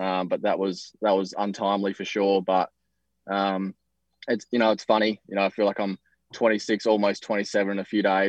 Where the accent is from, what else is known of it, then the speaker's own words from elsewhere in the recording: Australia; being Aussie as well, you know, a lot of plane tickets and accommodation and whatnot, and to bring coaches away.